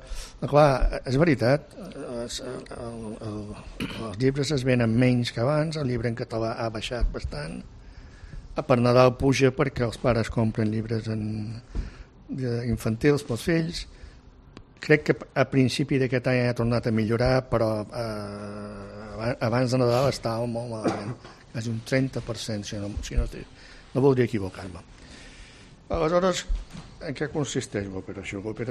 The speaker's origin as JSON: {"language": "Catalan", "region": "Balearic Islands", "country": "Spain", "moved": "as an adult", "said": "Jo recordo el Sant Jordi quan vaig venir a estudiar, perquè som de Mallorca i vaig venir a estudiar el 66, 67."}